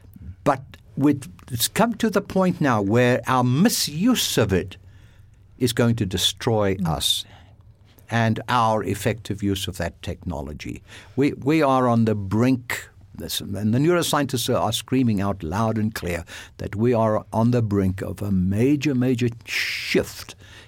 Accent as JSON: {"language": "English", "country": "South Africa", "tie": "born or raised there", "said": "when I was growing up in South Africa"}